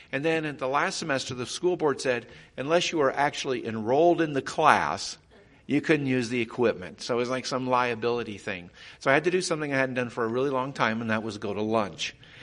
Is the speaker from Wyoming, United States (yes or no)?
yes; Cheyenne, Wyoming, United States; And the fact that is, I grew up in Cheyenne, Wyoming